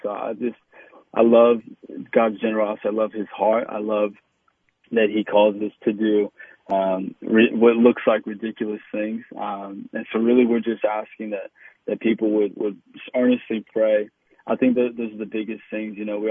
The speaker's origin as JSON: {"language": "English", "country": "Australia", "said": "being Australian and knowing, you know, a lot about Perth and coming here frequently growing up. I mean, in so many ways, it's such a new city, even, you know, as now moving here and new for my wife and kids."}